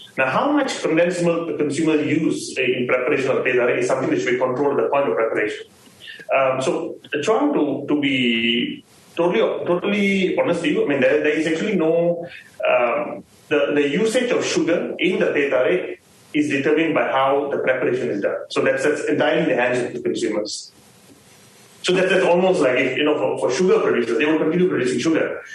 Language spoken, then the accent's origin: English; Malaysia; many other ingredients that we consume on a day-to-day basis, being Malaysian, right?